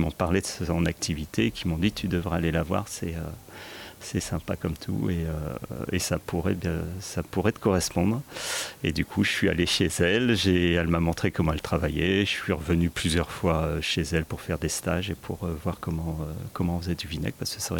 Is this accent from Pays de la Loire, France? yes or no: no; Lyon, Auvergne-Rhône-Alpes, France; Avant, je travaillais à Lyon. Moi, je suis lyonnais.